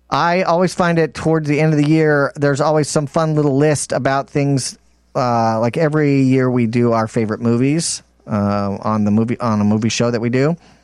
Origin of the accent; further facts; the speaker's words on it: United States; my heritage is I'm British and I was born in America. So I have mostly lived my life in America.